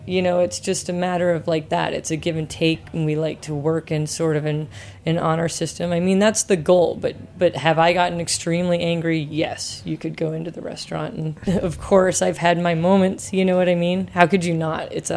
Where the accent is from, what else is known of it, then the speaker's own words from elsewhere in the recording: New England, United States; I grew up in New England with, you know, hot dogs and lobster steamed, that's it, with butter, you know, and those were the best meals of my life.